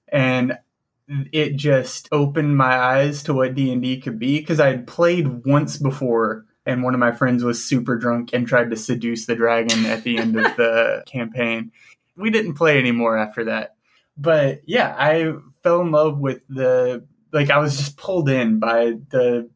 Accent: Mississippi, United States; So I am originally from Mississippi

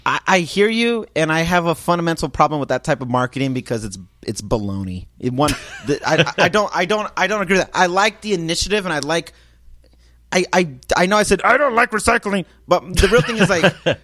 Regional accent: California, United States; As a Californian, I don't care about renewable energy like that for the health environments.

